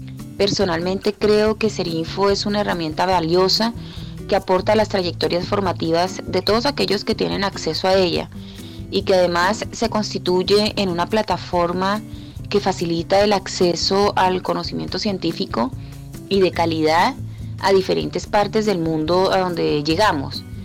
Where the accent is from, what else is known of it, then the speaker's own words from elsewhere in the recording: Colombia; now in Santiago, Chile; colombiana, residente actualmente en Santiago de Chile.